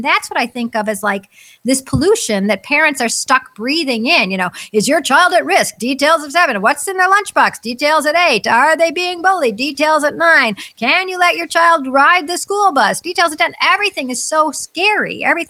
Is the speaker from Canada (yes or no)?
no; United States; I'm an American, I only speak English.